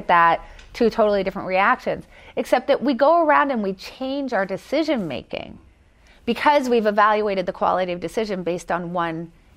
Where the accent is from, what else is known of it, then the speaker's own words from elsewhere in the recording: Philadelphia, Pennsylvania, United States; Well, I'm from Philadelphia, okay.